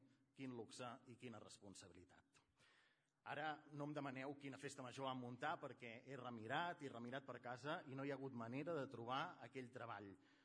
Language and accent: Catalan; Taradell, Catalonia, Spain; Perquè jo sóc de Vic, malgrat que molts es pensi, no us penseu, i evidentment no em sorprèn que sóc de Taradell.